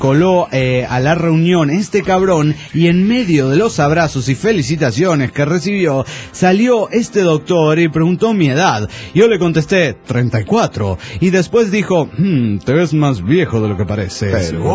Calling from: Ecatepec, State of Mexico, Mexico; de Ecatepec, viviendo en DF.

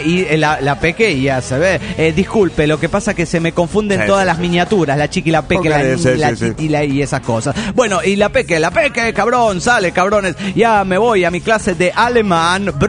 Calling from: Chihuahua, Mexico; de Chihuahua, Chihuahua, México, güey.

